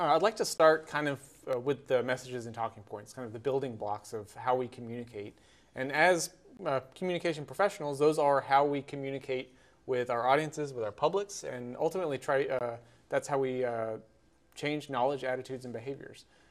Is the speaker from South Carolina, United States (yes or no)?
yes; South Carolina, United States; Sure, I'll start. I grew up in South Carolina, enlisted in the Navy in 2012 as a mass communication specialist